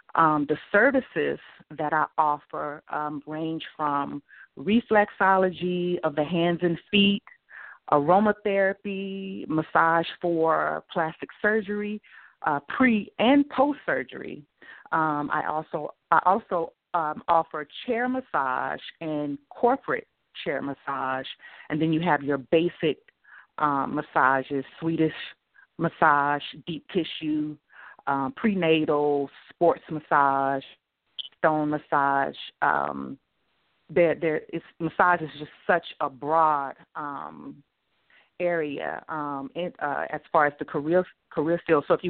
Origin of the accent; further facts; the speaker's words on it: Shreveport, Louisiana, United States; So my background, I am from Shreveport, Louisiana.